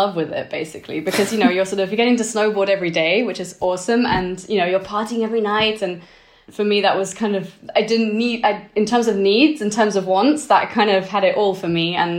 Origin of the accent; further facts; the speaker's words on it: Switzerland; because I grew up in Switzerland and for me, snowboarding was everything.